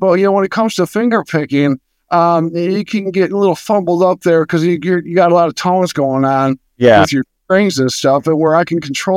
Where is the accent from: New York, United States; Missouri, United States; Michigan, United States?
Michigan, United States; Grand Rapids; also born or lived in Poconos, Pennsylvania / Los Angeles, California; I'm in Grand Rapids, Michigan.